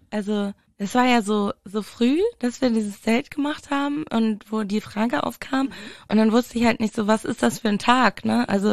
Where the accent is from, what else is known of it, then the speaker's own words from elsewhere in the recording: Ahrensburg, Schleswig-Holstein, Germany; Und es war so ein bisschen bei uns in Ahrensburg, wo ich halt aufgewachsen bin, da ist es halt so gewesen